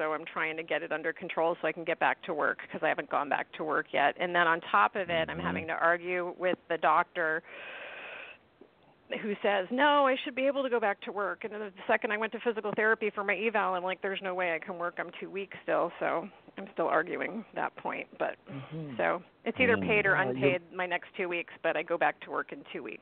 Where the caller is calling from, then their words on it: St. Petersburg, Florida, United States; from St. Pete.